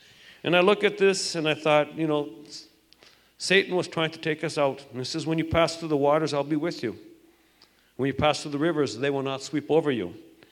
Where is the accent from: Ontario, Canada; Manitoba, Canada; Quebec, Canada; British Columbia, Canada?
Manitoba, Canada; Winnipeg; Well, I grew up in Winnipeg.